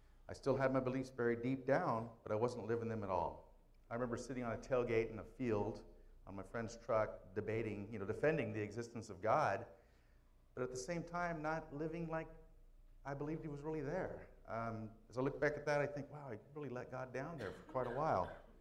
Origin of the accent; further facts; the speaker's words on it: Lemoore, California, United States; also born or lived in Japan / Long Beach, United States / San Jose, United States / Okinawa, Japan; I was born in Japan. I moved to Long Beach, then to San Jose, then to Lemoore, then to Okinawa, and then finally back to Lemoore. And that's all before I was 14.